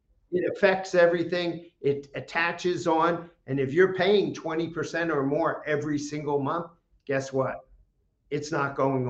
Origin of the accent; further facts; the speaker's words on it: New Jersey, United States; Came down here for spring break and never left. So I hail from New Jersey originally, which I was just there this past weekend and had a great time.